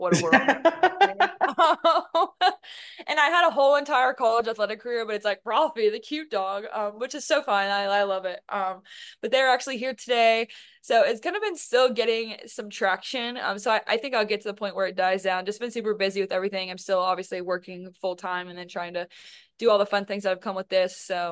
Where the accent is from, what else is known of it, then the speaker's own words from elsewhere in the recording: Kentucky, United States; For me, growing up in Kentucky, I never have experienced anything remotely like the city life.